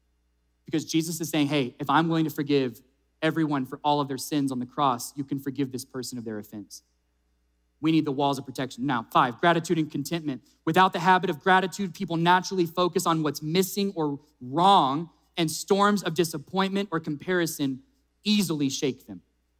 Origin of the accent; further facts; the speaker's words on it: New Mexico, United States; Anybody say roof? No, we're from New Mexico.